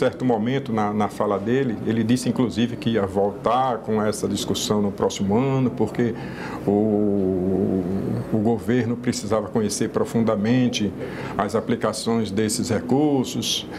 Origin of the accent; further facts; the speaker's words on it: Sergipe, Brazil; eu tive a honra de ser presidente de uma federação do comércio lá do meu estado de Sergipe.